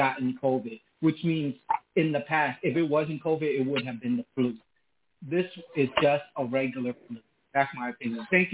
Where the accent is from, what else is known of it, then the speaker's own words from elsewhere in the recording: New York, United States; I'm from New York.